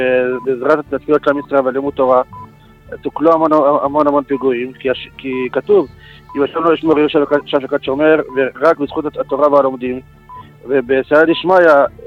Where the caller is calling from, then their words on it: Jerusalem, Jerusalem District, Israel; אני מירושלים